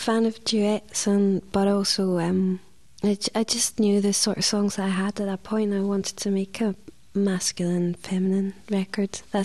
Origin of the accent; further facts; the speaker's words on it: Scotland, United Kingdom; Well, I think that because I'm Scottish, I think it's kind of very much in my blood and in my genes.